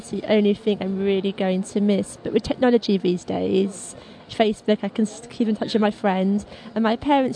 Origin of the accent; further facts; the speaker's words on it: Chigwell, East of England, United Kingdom; Chigwell in Essex.